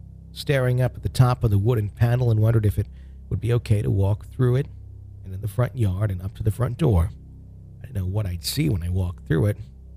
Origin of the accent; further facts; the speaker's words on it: Albuquerque, New Mexico, United States; as I grew up in North Valley, Albuquerque, New Mexico in the 80s.